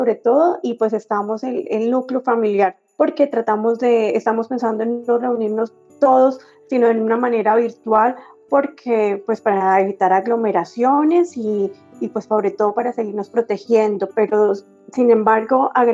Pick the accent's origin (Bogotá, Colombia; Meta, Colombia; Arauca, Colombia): Arauca, Colombia; Saravena; soy de Saravena, Arauca.